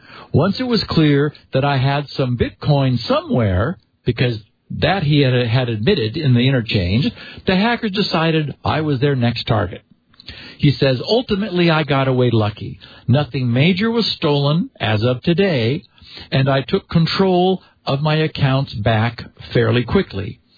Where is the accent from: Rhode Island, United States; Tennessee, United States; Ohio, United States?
Ohio, United States; he or she did a quick search of my Facebook Messenger messages and assessed that I was originally from Ohio and that my dad was sick.